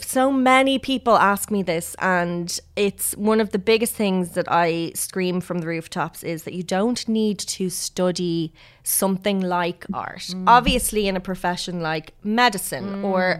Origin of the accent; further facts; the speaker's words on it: Ireland; You know, any time you met someone new, we're Irish.